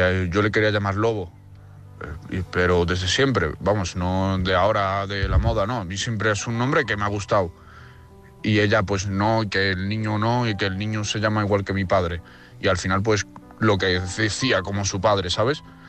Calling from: Navarre, Spain; de Navarra.

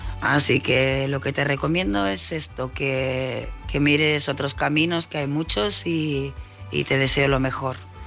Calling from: Tarragona, Catalonia, Spain; de Tarragona

